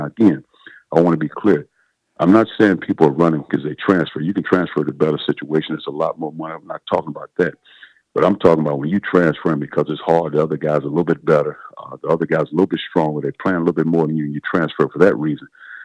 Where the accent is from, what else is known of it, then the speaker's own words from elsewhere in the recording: East St. Louis, Illinois, United States; I'll give you an example of me growing up in East St. Louis.